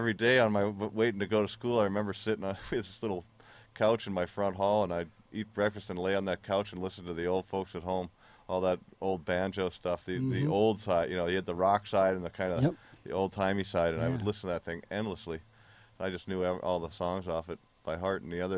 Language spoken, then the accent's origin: English; Massachusetts, United States; I grew up in Massachusetts, and then I moved out here, went to college out here